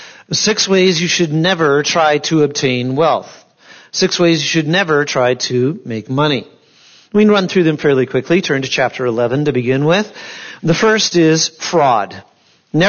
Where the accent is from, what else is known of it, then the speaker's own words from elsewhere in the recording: Canton, United States; drove them over to Canton, my hometown, to the auction barn there